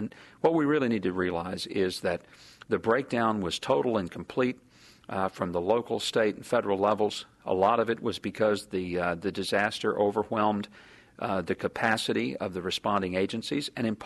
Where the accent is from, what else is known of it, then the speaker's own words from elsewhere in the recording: the South, United States; And growing up poor and growing up in the South, where we fry all our foods, we pour gravy on top of them.